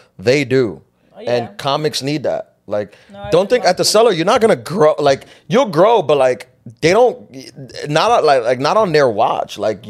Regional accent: New York City, New York, United States; Yeah, so that was the thing, because I'm from New York. I started here, born and raised here, started comedy here.

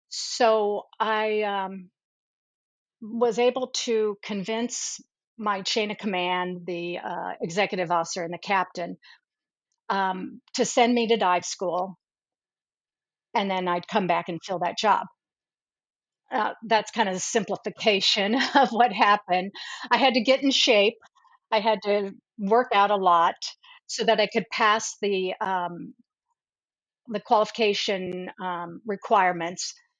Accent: Illinois, United States; Well, I grew up in Central Illinois. You don't snorkel in the Illinois River.

